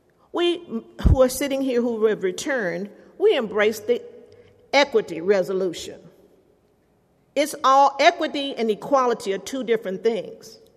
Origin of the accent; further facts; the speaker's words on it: Texas, United States; and we all know we're from Texas, so we have a little bit of everything.